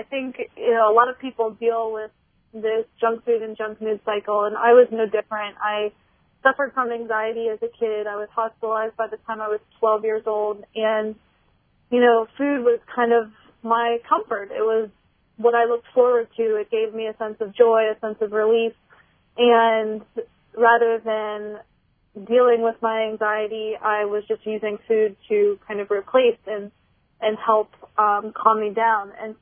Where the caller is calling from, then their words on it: Pittsburgh, Pennsylvania, United States; I am from Pittsburgh, Pennsylvania.